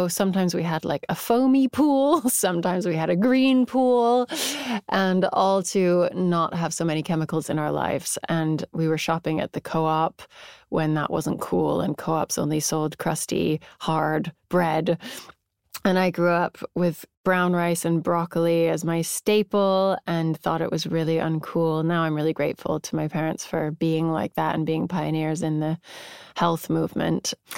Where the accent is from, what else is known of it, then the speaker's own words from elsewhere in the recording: Tucson, Arizona, United States; also born or lived in Santa Fe; because I grew up in Tucson, Arizona, and then Santa Fe, New Mexico, which is a pocket of the art world.